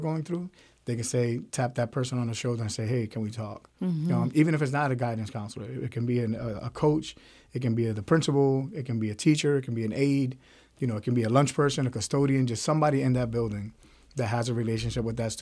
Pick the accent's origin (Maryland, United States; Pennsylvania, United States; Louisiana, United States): Pennsylvania, United States; Philadelphia; Growing up in North Philadelphia, that to me is success